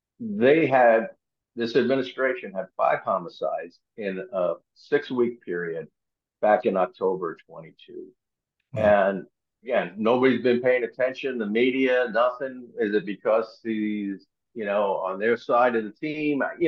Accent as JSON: {"language": "English", "town": "New York City", "region": "New York", "country": "United States", "tie": "born or raised there", "moved": "as an adult", "lives_now": "Arizona, United States", "said": "That's why we moved to Arizona when I was 18 from New York City. My dad retired as a lieutenant with New York City PD."}